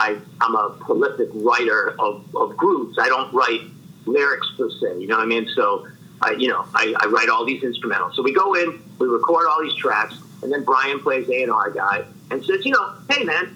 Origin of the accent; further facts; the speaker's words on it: East Coast, United States; I'm from the East Coast. Everybody has a nickname.